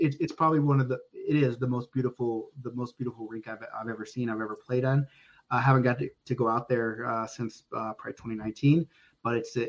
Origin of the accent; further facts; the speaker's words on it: United States; now in Canada; Just because, I mean, I'm American. I live in Canada, so everyone thinks we're patriotic, egotistical assholes up here anyway.